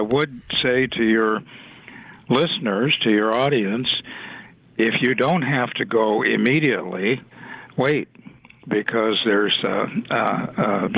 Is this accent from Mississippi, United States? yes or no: no; Nebraska, United States; I grew up in Nebraska, so I sympathize.